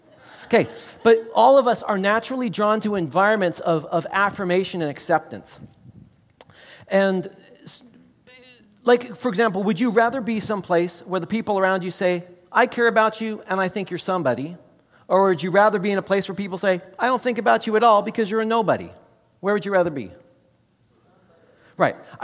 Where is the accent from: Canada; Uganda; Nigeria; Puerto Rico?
Canada; Nelson, British Columbia; Nelson, British Columbia is my hometown growing up there.